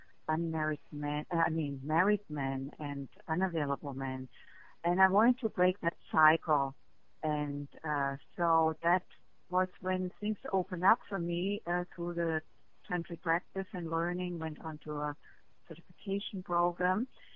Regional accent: Germany; English is a second language; I grew up in Germany

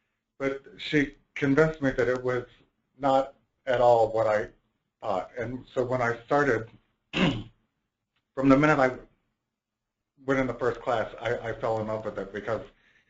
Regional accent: United States; just, you know, being American, I thought just like anywhere else

